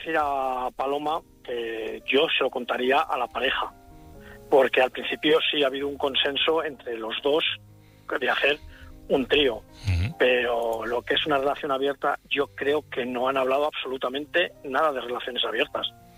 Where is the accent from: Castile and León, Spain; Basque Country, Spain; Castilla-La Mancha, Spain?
Castile and León, Spain; Cuéllar; Soy de Cuellar, Segovia.